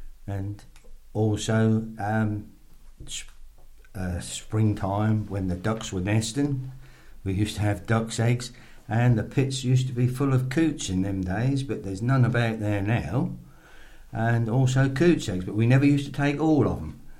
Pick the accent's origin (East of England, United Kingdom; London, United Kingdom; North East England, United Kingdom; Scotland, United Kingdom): East of England, United Kingdom; Ely; I was born and bred in Ely. I was born in 1941 and I lived in Bohemian Street, Ely.